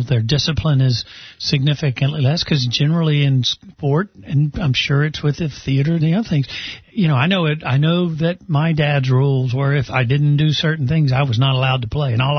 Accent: Rantoul, Illinois, United States; born there; Technically, I was born in Rantoul, Illinois, but both my mother and my father were born in Pensacola and were high school sweethearts.

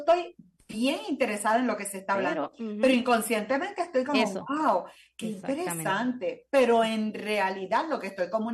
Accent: Puerto Rico; yo como buena puertorriqueña hablo también con mis manos.

